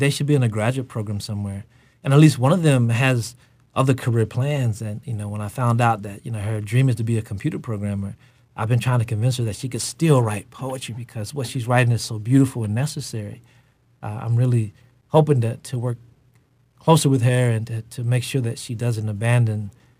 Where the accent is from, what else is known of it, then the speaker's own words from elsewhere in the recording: Frankfort, Kentucky, United States; school to come down to Frankfort in the rain to be part of the installation. So I'm really proud of my hometown.